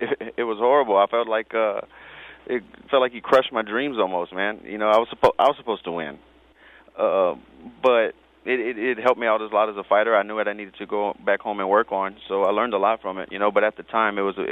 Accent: Lafayette, Louisiana, United States; I'm from Lafayette, Louisiana.

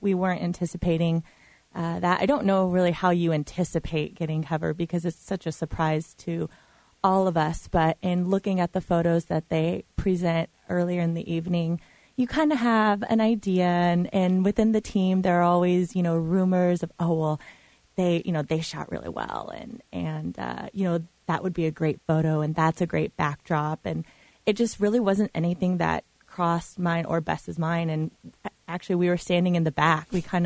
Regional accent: Milpitas, California, United States; I'm from the South Bay Milpitas and...

